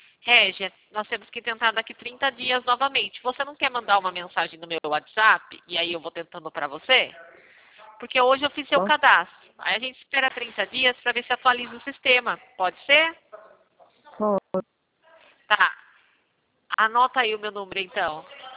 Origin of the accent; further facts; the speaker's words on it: São Paulo, Brazil; que eu sou do interior de São Paulo.